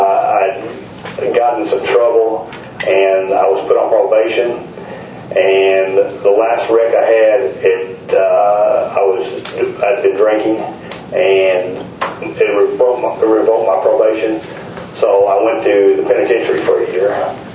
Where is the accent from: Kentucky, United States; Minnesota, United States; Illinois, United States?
Kentucky, United States; Frankfort; moved away as an adult; And I grew up in Frankfort, and I came to Lexington in 1988, and I started my career here.